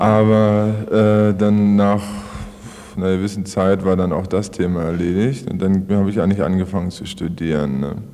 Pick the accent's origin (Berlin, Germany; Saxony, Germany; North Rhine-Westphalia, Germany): Berlin, Germany; aufgewachsen da in Berlin, hatte dementsprechend auch die Schulbildung